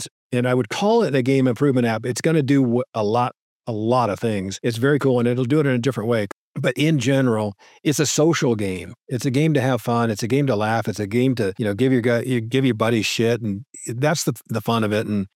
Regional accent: San Diego, California, United States; moved away as an adult; also born or lived in Los Angeles / Dallas; And so I moved to Dallas, and I was born in San Diego and lived in San Diego my whole life. A little bit in LA when I was young, but moved to Dallas

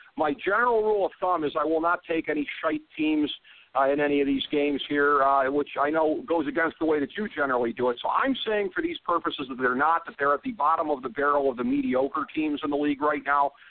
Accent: Cleveland, Ohio, United States; Baltimore, I take no pride or glee in saying this, are going to stomp my hometown Cleveland Browns here.

